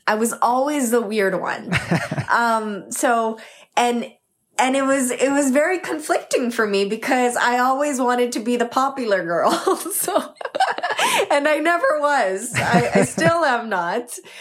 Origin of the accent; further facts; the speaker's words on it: Scarborough, Ontario, Canada; I grew up in Scarborough, Ontario initially. Definitely a more working class place.